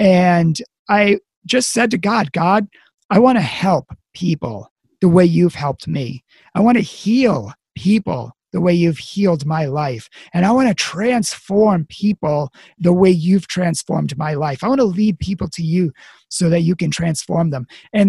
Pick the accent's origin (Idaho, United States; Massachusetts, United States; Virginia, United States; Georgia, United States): Massachusetts, United States; Boston; I'm from Boston and I drive like a Bostonian, or I used